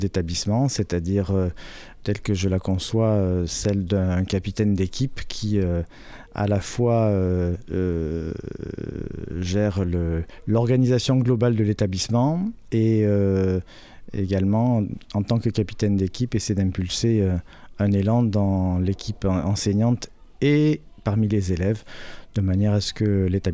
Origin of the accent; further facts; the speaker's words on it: Brive-la-Gaillarde, Nouvelle-Aquitaine, France; moved away as an adult; now in Saint-Jean-de-Luz, France; Je suis originaire de Brive-la-Gaillarde en Corrèze. Expatrié de ma Corrèze natale en 2007.